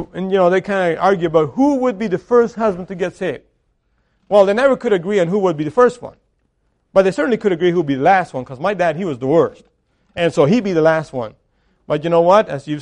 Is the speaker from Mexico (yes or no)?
yes; Mexico; I told you, I grew up in Mexico. I grew up in the Mennonite family.